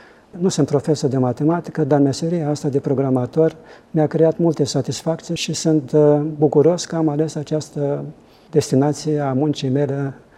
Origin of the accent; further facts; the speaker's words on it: Moldovița, Suceava County, Romania; M-am născut în Moldovița, un loc minunat din țară, din Bucovina.